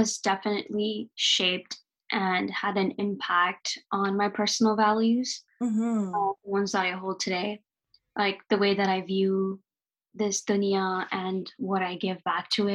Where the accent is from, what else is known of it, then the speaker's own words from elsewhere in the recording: New York, United States; now in California, United States; So I was born and raised in New York. I'm a first generation queer Pakistani who's an artist and an educator.